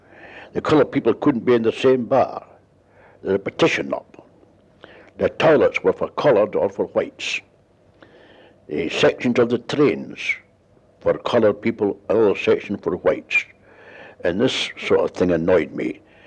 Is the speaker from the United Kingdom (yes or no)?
yes; Scotland, United Kingdom; I told him I come from Scotland.